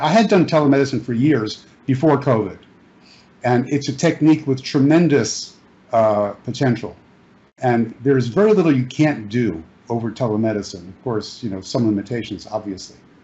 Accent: New York, United States; And I ended up back in my hometown in New York, and I volunteered as a nephrologist at Bellevue Hospital

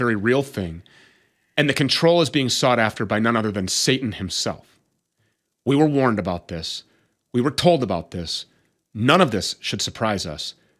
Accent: Minnesota, United States

